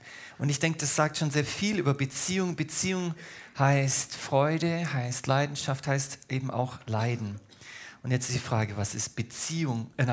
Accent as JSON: {"language": "German", "region": "Baden-Württemberg", "country": "Germany", "tie": "born there", "also_born_or_lived": "Brazil / Hamburg, Germany", "said": "Ich bin gebürtiger Schwabe, schwätze kein gescheites Schwäbisch, habe knapp 15 Jahre in Brasilien gelebt."}